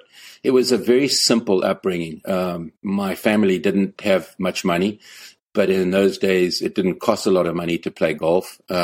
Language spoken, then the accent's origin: English; Zimbabwe; also born or lived in South Africa; now in United States; growing up in Zimbabwe was a very simple life. I guess you could sort of compare it to a small Midwestern town here in the U.S.